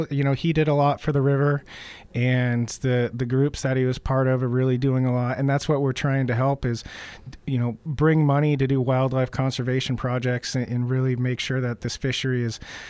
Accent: Pacific Northwest, United States; growing up in the Pacific Northwest as an avid fisherman

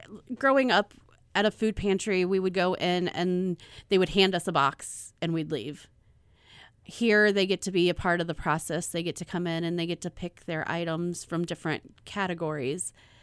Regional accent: St. Louis, Missouri, United States; now in Roseburg, United States; No, we moved here in May. I am from St. Louis.

